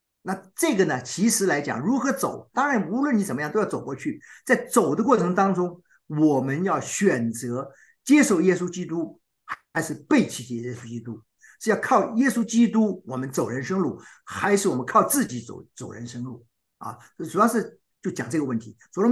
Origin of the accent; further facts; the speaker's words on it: China; 我相信我们中国人是不谈死亡的